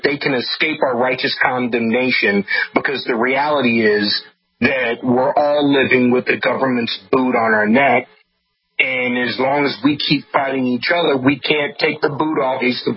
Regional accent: United States; Exactly. I'm a American

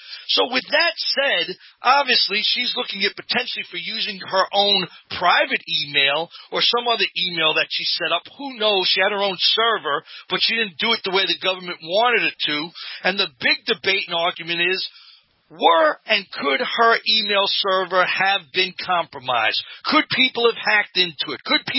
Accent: New York, United States; I'm from New York. How can I not mention that?

